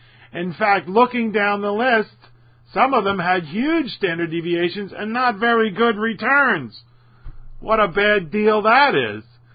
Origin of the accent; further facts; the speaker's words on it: Philadelphia, Pennsylvania, United States; accent: Philadelphia; And revert back to my Philadelphia accent.